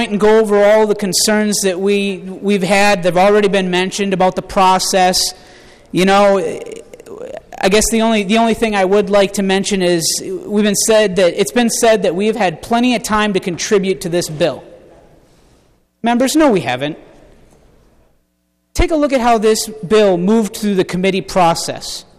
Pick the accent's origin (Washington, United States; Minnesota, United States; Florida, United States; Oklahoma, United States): Minnesota, United States; Brooklyn Park; even right here in St. Paul, back in my hometown of Brooklyn Park.